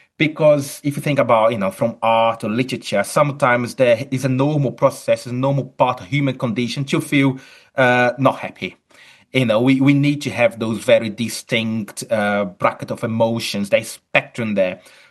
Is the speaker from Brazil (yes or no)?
yes; Brazil; now in United Kingdom; I'm originally from Brazil, although I'm academic at the University of Chichester in the UK.